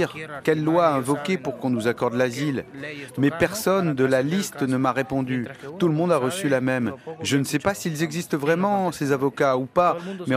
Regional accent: Honduras; Moi, ça me semble complètement absurde, cette histoire, parce que je viens du Honduras.

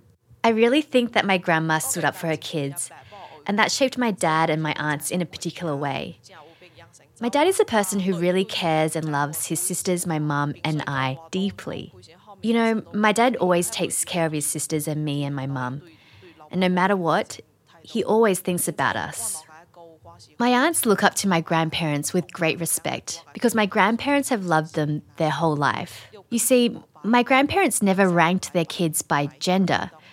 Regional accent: Guangdong, China; I'm from Daejeon.

